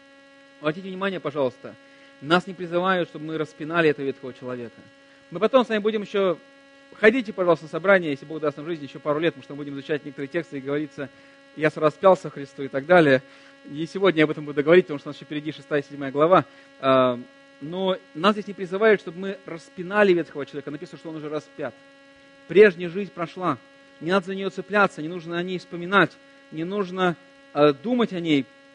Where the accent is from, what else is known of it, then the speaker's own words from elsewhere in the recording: Russia; Потому что я россиянин, моя команда победила.